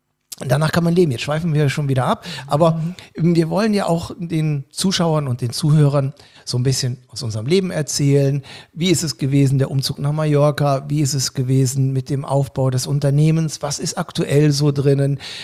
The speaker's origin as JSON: {"language": "German", "town": "Cologne", "region": "North Rhine-Westphalia", "country": "Germany", "tie": "born or raised there", "said": "Und die sind damals von Königsberg, wie meine große Mutter immer Königsberg gesagt hat, ne? Geflüchtet und sind dann in Köln gelandet, Gott sei Dank, somit bin ich Kölner geworden, was mich heute noch stolz macht."}